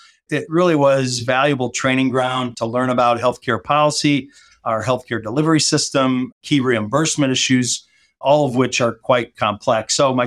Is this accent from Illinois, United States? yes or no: yes; Joliet, Illinois, United States; I decided to go back home to my hometown of Joliet to practice law.